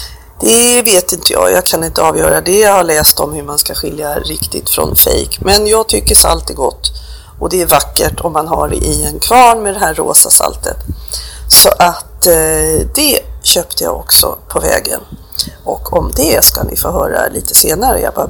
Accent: Sweden; Jag tycker att ibland är det dödyrt, även hemma i Sverige.

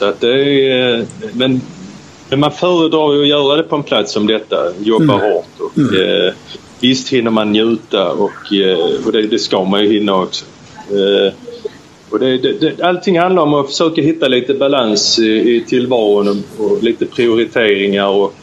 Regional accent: Malmö, Skåne, Sweden; now in Thailand; Eftersom jag kommer ner från Malmö så är det ju enklast att resa från Köpenhamn.

